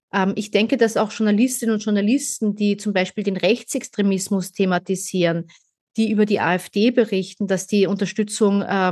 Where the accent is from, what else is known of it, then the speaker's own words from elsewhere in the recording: Austria; Als Österreicherin war ich über Jahre hinweg begeistert über die Möglichkeiten, die es in Deutschland gibt